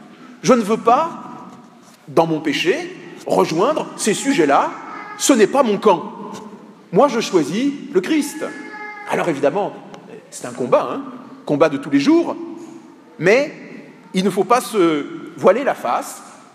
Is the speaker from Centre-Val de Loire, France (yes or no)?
no; Grand Est, France; moi je suis lorrain